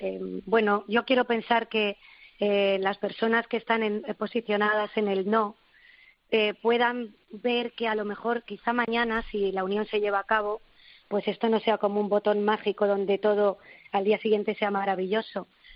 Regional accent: Madrid, Community of Madrid, Spain; now in Don Benito, Spain; yo soy madrileña, vivo aquí hace ya 22 años, entonces tengo un poco, claro, yo me siento aquí ya donbenitense, me siento extremeña, me siento madrileña también

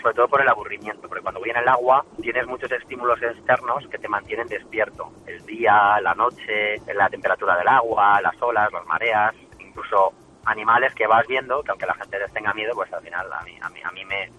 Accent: Alicante, Valencian Community, Spain; viví muchos años en mi infancia en Alicante

